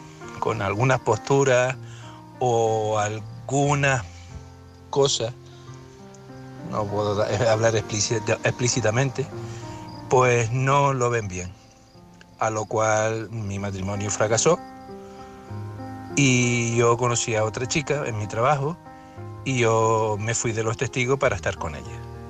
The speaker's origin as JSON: {"language": "Spanish", "town": "Las Palmas", "region": "Canary Islands", "country": "Spain", "said": "soy de Las Palmas."}